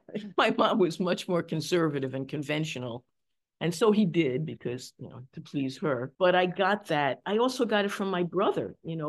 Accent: Manhattan, New York, United States; We grew up in Manhattan. Our family didn't have a car.

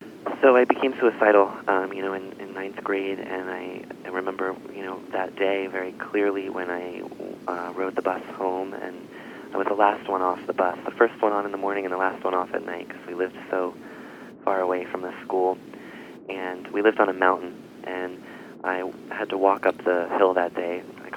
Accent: Pennsylvania, United States; I grew up in Snyder County, Pennsylvania. And I went to West Snyder High School.

